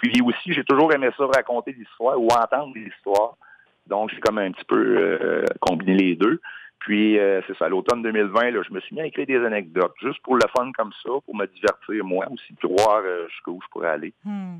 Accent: Ville-Marie, Quebec, Canada; moi, je viens de Ville-Marie au Témiscamingue, puis nous autres au Témiscamingue, ben en général, on allait au cégep à Rouyn-Noranda.

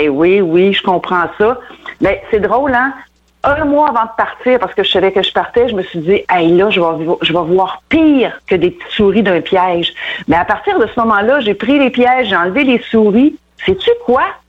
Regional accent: Trois-Rivières, Quebec, Canada; je viens toujours de Trois-Rivières, mon frère est encore là

